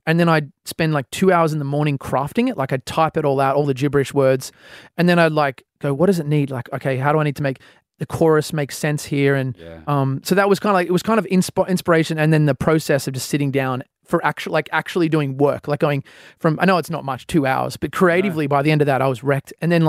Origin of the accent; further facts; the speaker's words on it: Australia; as an Australian artist